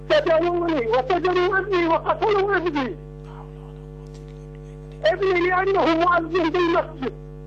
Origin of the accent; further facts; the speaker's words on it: Iraq; أنا إمام وخطيب من العراق